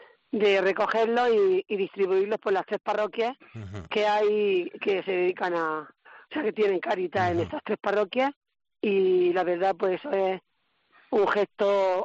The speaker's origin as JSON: {"language": "Spanish", "country": "Spain", "said": "para mí como hermana mayor, como española, es un orgullo"}